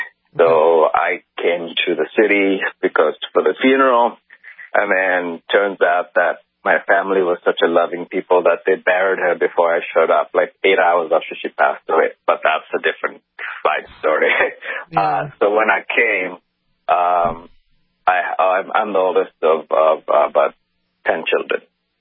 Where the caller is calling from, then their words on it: Canada; About 13 months ago, I lived in I'm calling from Canada. I lived in a different province